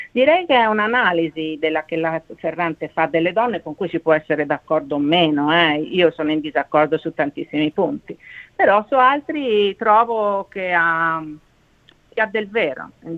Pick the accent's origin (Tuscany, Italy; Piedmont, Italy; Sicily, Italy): Tuscany, Italy; Io sono toscana, non ho grande esperienza della realtà napoletana